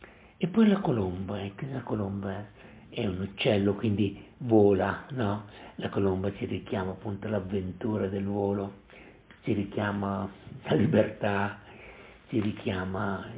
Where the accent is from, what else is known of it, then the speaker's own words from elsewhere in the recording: Parma, Emilia-Romagna, Italy; Anche se nella mia terra dove sono cresciuto, a Parma